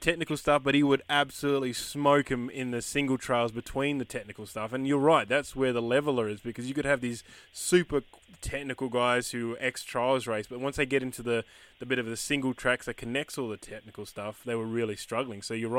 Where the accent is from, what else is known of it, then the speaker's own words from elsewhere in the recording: Perth, Western Australia, Australia; hey, I'm from Perth originally, mate. I'm fucking slow as they come.